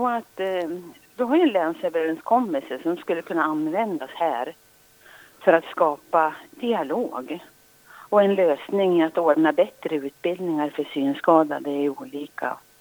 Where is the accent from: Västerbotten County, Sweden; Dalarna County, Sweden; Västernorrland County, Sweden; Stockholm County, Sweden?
Västernorrland County, Sweden; Fränsta; och jag är ifrån Fränsta, Ånge kommun. Jag är 68 år.